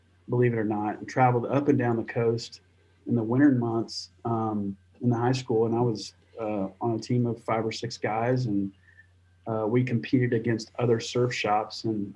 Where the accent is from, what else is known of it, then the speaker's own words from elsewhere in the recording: Alamo, Texas, United States; we lived outside of an even smaller town called Alamo, Texas. And it was so close to the border that I could crawl up my roof and see Mexico.